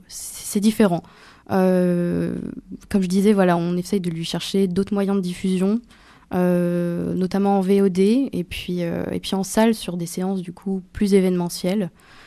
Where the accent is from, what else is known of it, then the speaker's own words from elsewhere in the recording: France; now in Brussels, Belgium; moi, je suis française, donc je suis un peu l'intrus à l'agence.